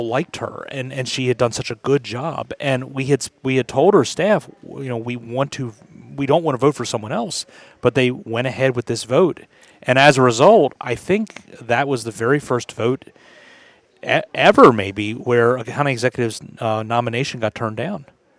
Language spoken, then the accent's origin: English; Perry Hall, Maryland, United States; She's from my hometown of Perry Hall.